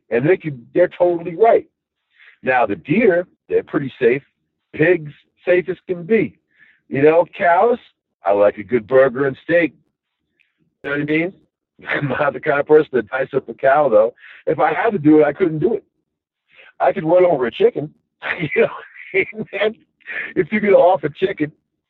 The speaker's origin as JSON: {"language": "English", "town": "Long Island", "region": "New York", "country": "United States", "lives_now": "Upstate New York, United States", "said": "I'm from New York City, man. Long Island, actually. But I was in the city, lived in the city the whole bit."}